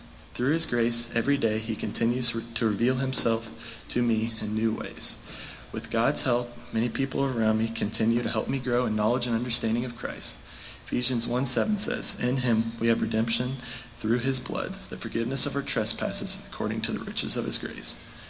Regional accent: Emporia, Kansas, United States; born there; I was born here in Emporia, Kansas

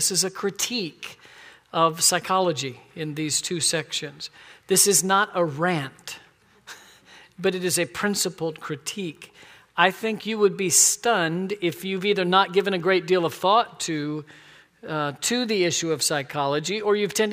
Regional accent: Florida, United States; Because I'm from Florida and I can.

